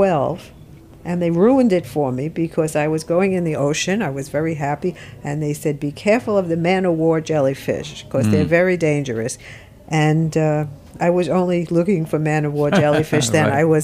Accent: United States; when I was growing up on Long Island Sound, we had a little boat

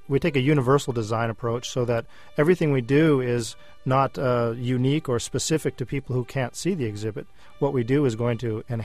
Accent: Canada; now in Georgia, United States; I'm a Canadian boy down here in Georgia.

